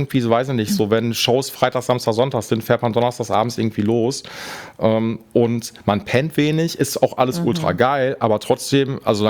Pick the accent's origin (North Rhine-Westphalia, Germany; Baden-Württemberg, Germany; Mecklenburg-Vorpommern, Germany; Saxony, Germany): North Rhine-Westphalia, Germany; Essen; Also ich komme aus Essen und bin in Essen, so das dreckige Ruhrgebiet hier in Deutschland.